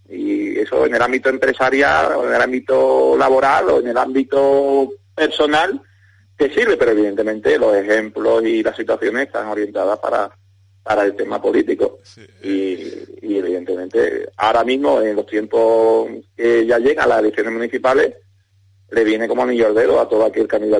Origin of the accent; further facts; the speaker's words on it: Lora del Río, Andalusia, Spain; solamente en mi pueblo, en Lora del Río, se va a hacer en abierto